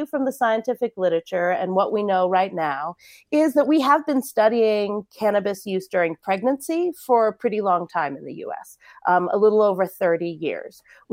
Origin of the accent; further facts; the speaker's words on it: Colorado, United States; And when cannabis became legal here in my home state of Colorado